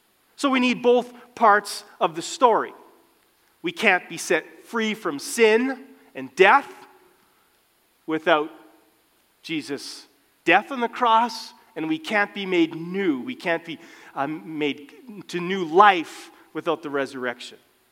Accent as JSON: {"language": "English", "town": "Winnipeg", "region": "Manitoba", "country": "Canada", "tie": "born or raised there", "said": "Last night, I saw just a little snippet of my hometown, the Winnipeg Jets."}